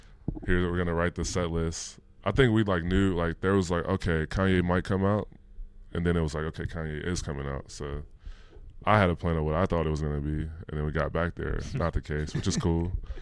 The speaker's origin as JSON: {"language": "English", "town": "Bellwood", "region": "Illinois", "country": "United States", "lives_now": "Los Angeles, United States", "said": "West burbs. So like Bellwood, Maywood area."}